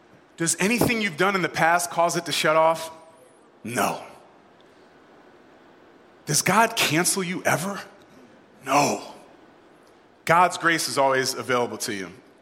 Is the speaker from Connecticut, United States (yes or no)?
yes; Connecticut, United States; But I'm from Connecticut originally.